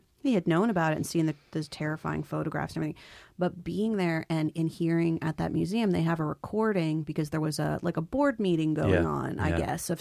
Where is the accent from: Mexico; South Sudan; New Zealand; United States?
United States; New Jersey; I mean, I grew up in Jersey, yep. Very close to the Pennsylvania border.